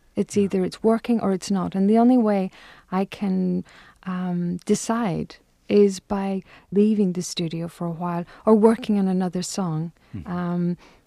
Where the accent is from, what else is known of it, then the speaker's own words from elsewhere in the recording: Ireland; first language Irish; English is a second language; So as my first language is Gaelic, so I've always been known as